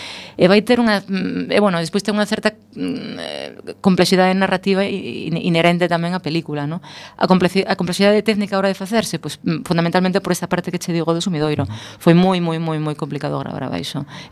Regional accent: Gijón, Asturias, Spain; now in A Coruña, Spain; antes de nada teño que decir que eu son de Gijón

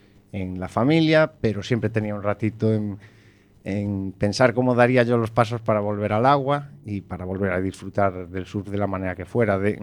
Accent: Ourense, Galicia, Spain; soy de Orense y me enseñaron a nadar allí en Orense, en Loira. Mi abuelo paterno era de Coruña y veníamos en verano aquí.

